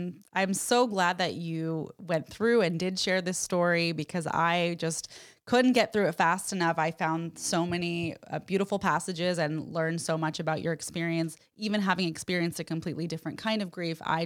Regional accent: San Francisco, California, United States; I'm from San Francisco, so I'm very familiar with that drive.

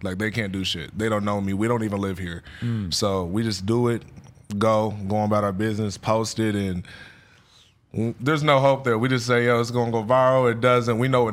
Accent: Killeen, Texas, United States; Killeen, Texas, like Fort Hood.

